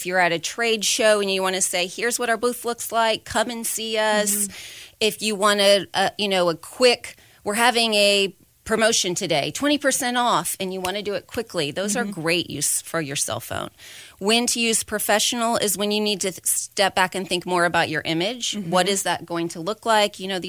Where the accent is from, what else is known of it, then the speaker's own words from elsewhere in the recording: Indiana, United States; moved away as an adult; also born or lived in Austin; Yes, so I grew up in Indiana.